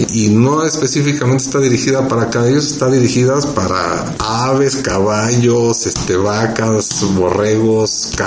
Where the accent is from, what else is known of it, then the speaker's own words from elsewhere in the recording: Mexico; muchas satisfacciones como empresarios mexicanos